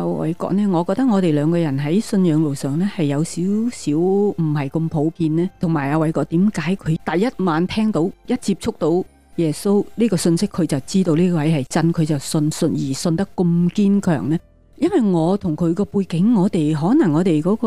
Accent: Cambodia; moved away as an adult; 直到离开了我们的家乡，我们都没听过耶稣。我只是知道圣诞节，我在柬埔寨唯一未战争前我所知道就是圣诞节

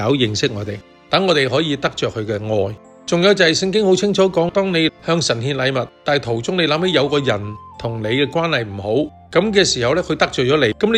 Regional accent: Guangdong, China; accent: Cantonese; 我们广东话说

